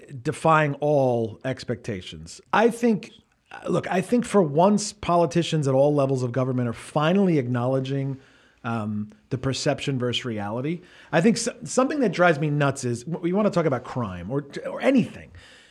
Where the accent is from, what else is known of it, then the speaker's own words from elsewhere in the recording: Bay Ridge, New York, United States; I grew up in Bay Ridge where I still live, and I own a home with my wife.